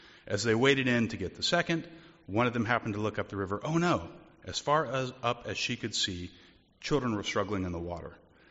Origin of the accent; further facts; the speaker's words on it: United States; I'm an American. I got things to do.